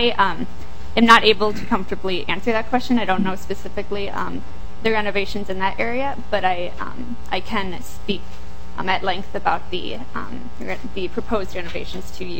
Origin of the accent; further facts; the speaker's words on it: Mankato, Minnesota, United States; I'm from Mankato, Minnesota, and I'm a sophomore undergraduate student at the University of Minnesota Twin Cities.